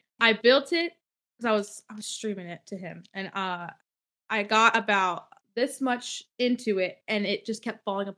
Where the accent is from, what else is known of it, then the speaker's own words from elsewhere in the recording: Ohio, United States; Literally. We're from Ohio. We're crazy.